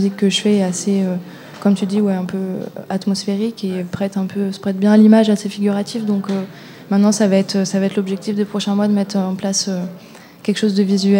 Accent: Clermont-Ferrand, Auvergne-Rhône-Alpes, France; on vient tous de Clermont

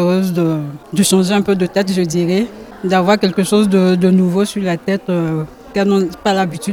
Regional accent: Côte d’Ivoire; Moi, je suis de la Côte d'Ivoire.

